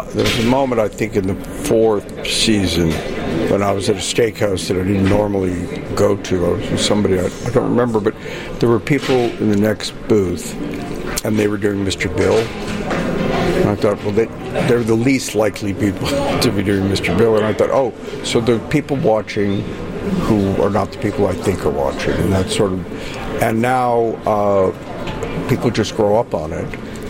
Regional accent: Toronto, Ontario, Canada; Growing up in Toronto, Chicago was, at that point, slightly bigger.

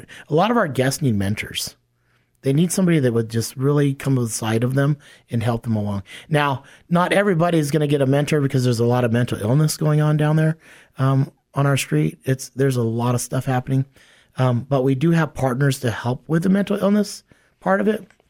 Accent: Hawaii, United States; now in Sioux Falls, United States; You know, I came from Hawaii. I get homelessness in Hawaii.

